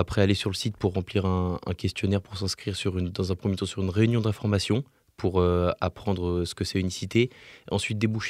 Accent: Annecy, Auvergne-Rhône-Alpes, France; j'ai 20 ans, je viens d'Annecy.

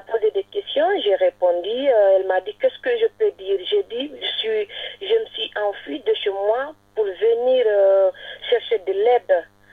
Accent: Guinea; now in France; je suis guinéenne

